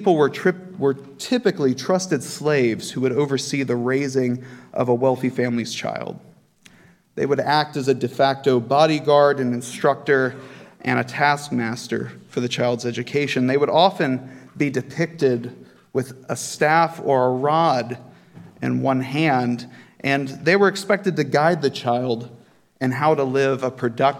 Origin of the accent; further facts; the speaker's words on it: United States; Although, as an American, I really do like that saying.